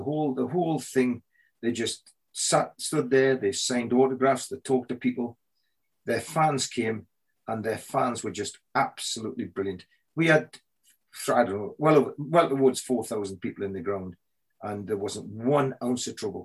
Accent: Newcastle, North East England, United Kingdom; now in Scotland; You see, I come from Newcastle and everybody supports Newcastle.

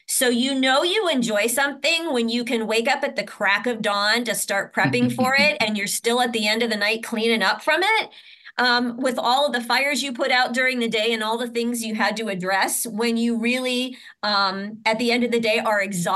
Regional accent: Ohio, United States; I grew up in Ohio. I still lived in Ohio

